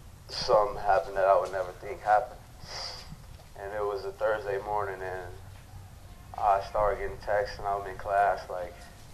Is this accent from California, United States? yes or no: no; Chicago, Illinois, United States; And I'm from Chicago, so I already know, like, it's a lot of killings going on out there.